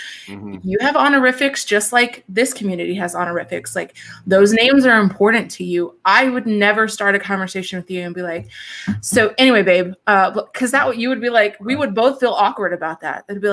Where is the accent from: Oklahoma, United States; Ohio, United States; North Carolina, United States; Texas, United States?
Texas, United States; I'm sure you all can tell by my accent, I was born and raised in Texas